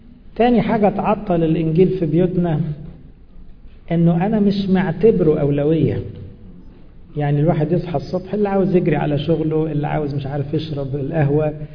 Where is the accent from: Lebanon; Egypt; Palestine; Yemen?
Egypt; احنا مصريين